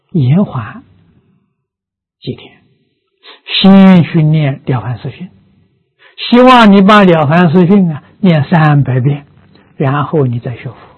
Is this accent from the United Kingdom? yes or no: no; China; 我们中国人不叫磁场，叫气氛